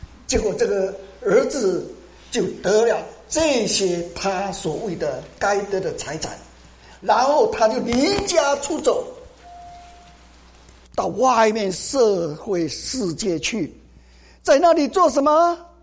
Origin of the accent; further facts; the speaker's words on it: China; 我们都是从大陆过来的